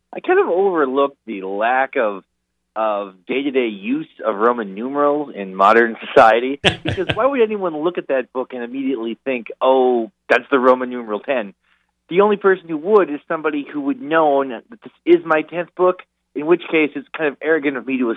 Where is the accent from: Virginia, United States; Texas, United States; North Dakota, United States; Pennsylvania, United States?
North Dakota, United States; You know, I come from North Dakota, and the creature we feared was the badger